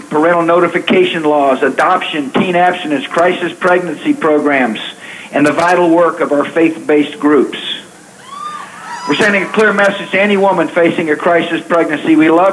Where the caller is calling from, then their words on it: Manhattan, Kansas, United States; I'm calling from Manhattan, Kansas.